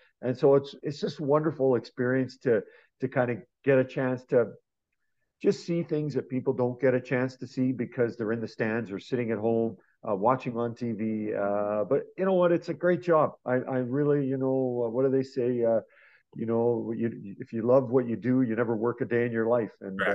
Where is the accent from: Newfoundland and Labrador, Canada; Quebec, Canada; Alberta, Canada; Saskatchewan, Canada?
Alberta, Canada; Edmonton; I'm born and raised in Edmonton and I used to walk down Jasper Avenue when they were winning the Stanley Cups and all that kind of stuff.